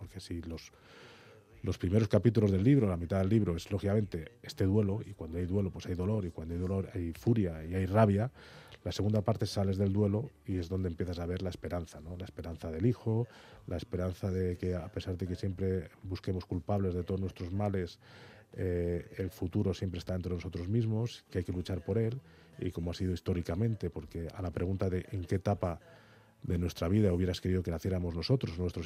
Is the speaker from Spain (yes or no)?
no; Guadalajara, Jalisco, Mexico; Y es en este viaje a Guadalajara, que es donde yo soy de Guadalajara